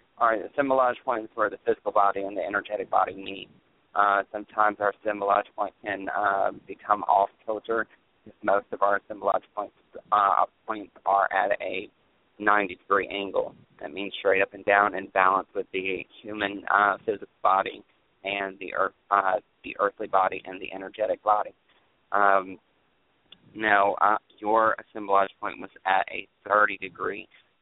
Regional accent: New Bern, North Carolina, United States; I lived there for 3 years, and I'm just now moved in October back to my hometown, New Bern, North Carolina.

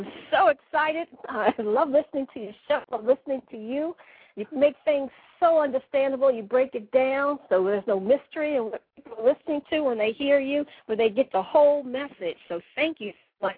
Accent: Washington, United States; I kept in touch with all my childhood friends since I grew up in Washington. I'm still here in Washington.

